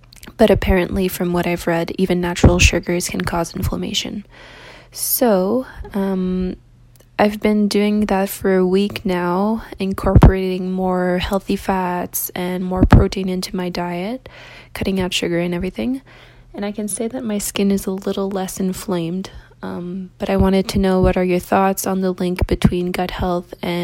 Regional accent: Canada; I'm from Canada.

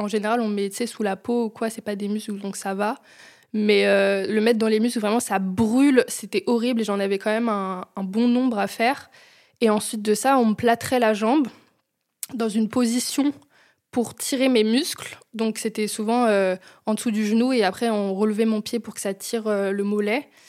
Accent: Cachan, Île-de-France, France; quand j'ai grandi à Cachan, mais toutes mes écoles étaient dans des villes alentours

